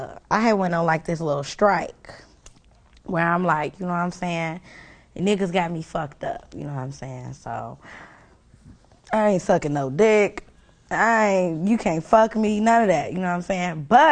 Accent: Chicago, Illinois, United States; mind you, I'm coming from Chicago.

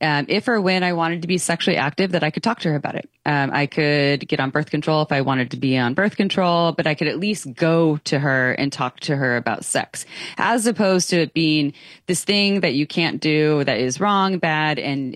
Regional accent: Santa Cruz, California, United States; growing up in Santa Cruz, being sixth generation Santa Cruzian, created my own thing that was helping people.

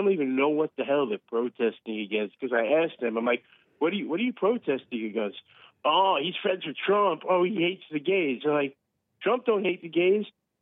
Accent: United States; now in Israel; Love it here, man. I moved here in 2009. I'm American.

